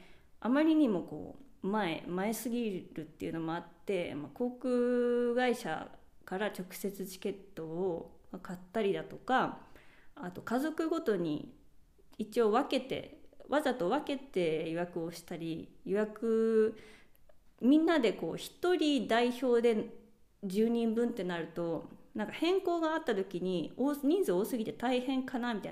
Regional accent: Fukuoka, Japan; 私が日本人っていうのと、私の地元はまあ詳しいっていうこともあって、福岡いる間はここ行こうねみたいな、そういう提案はしていて、

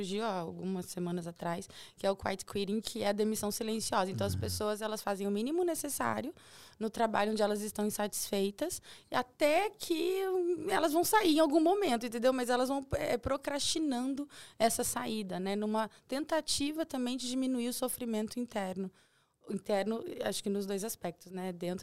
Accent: Nova Andradina, Mato Grosso do Sul, Brazil; born there; Bom, eu sou sul-mato-grossense, né? Eu nasci no Mato Grosso do Sul, numa cidade chamada Nova Andradina.

